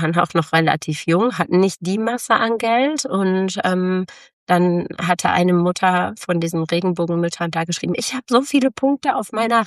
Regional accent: Canada; weil wir beide mal irgendwann mal geschrieben hatten, wir kommen aus Kanada

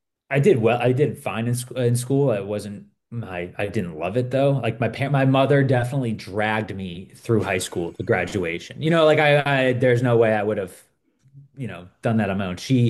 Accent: New England, United States; now in California, United States; I could tell you where I grew up. I grew up in New England

